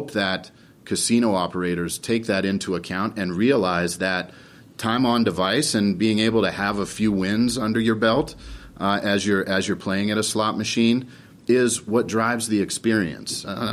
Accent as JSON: {"language": "English", "town": "Las Vegas", "region": "Nevada", "country": "United States", "tie": "born or raised there", "said": "Look, I'm born and raised in this town. I grew up in Vegas"}